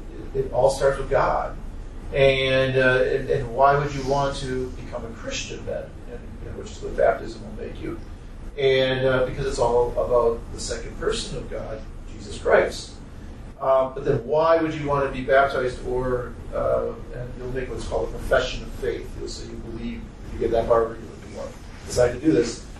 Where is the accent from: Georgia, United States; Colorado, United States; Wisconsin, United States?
Wisconsin, United States; Milwaukee; But I'm from Wisconsin, from Milwaukee, actually, originally.